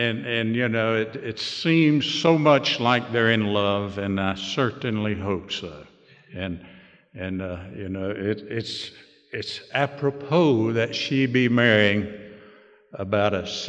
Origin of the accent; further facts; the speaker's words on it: Dallas, North Carolina, United States; born there; I was born in Dallas, North Carolina, and I believe that's enough to make anybody become an alcoholic.